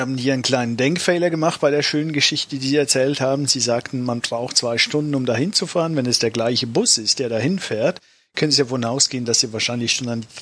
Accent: Switzerland; weil ich bin halt auch in der Schweiz aufgewachsen.

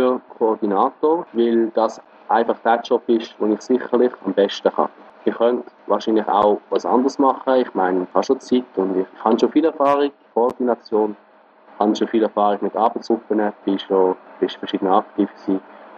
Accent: Jura, Switzerland; also born or lived in Basel-Landschaft; Ich komme ursprünglich von Basel-Land, bis zum Kindergarten gewesen. Nachher in Jura gezogen, da habe ich dort Primarschule und Tisch gemacht.

